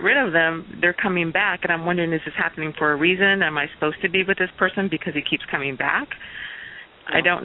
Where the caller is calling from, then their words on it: California, United States; I'm calling from California.